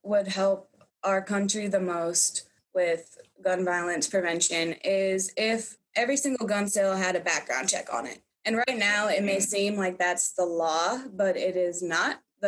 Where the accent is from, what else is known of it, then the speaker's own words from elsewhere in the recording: Alaska, United States; also born or lived in Japan; I left Japan 3 months earlier to go home to my home state to attend college as a freshman year. And then 2 months after I arrived in Alaska, I was shot.